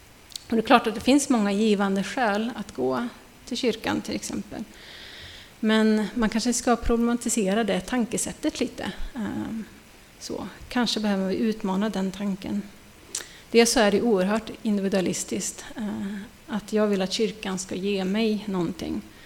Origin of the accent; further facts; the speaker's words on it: Norrland, Sweden; jag kommer ju från norra Norrland, det är en bit att åka.